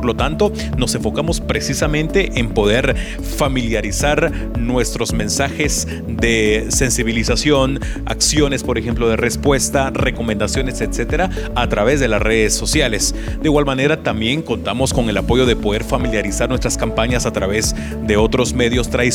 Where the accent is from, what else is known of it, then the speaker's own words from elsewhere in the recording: Guatemala; lo que hacemos como población guatemalteca es alarmarnos